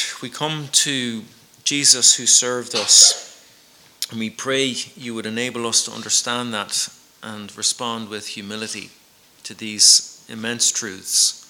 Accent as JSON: {"language": "English", "town": "Ratoath", "region": "Leinster", "country": "Ireland", "tie": "born or raised there", "said": "I grew up in Ratoath in County Meath."}